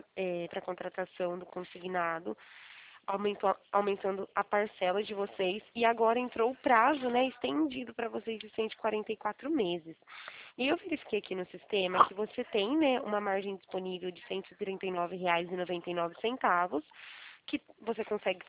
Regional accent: Araras, São Paulo, Brazil; sou daqui de Araras.

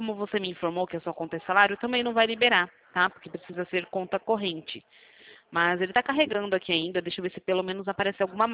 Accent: Rio Claro, São Paulo, Brazil; Eu sou da cidade de Rio Claro, interior de São Paulo

